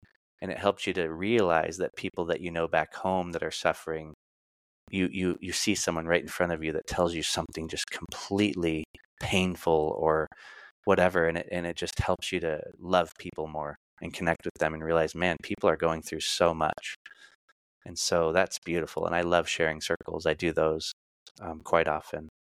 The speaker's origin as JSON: {"language": "English", "region": "Arizona", "country": "United States", "said": "And I'm like, well, I'm from Arizona, so what a coincidence."}